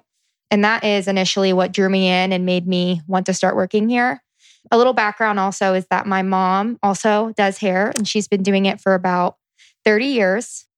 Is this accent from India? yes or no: no; Columbus, Ohio, United States; I grew up in Columbus, Ohio, and have been coming to Penzone salons for as long as I can remember.